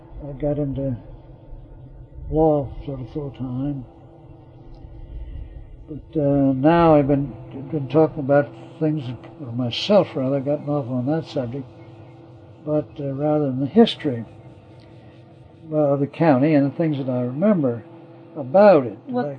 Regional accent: College Park, Maryland, United States; I come from College Park, and a lot of those days the agriculture industry was very deeply rooted there

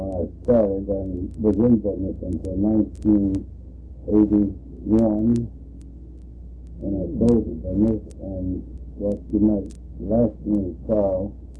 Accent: Milford, Delaware, United States; I was born and raised in Milford, Delaware.

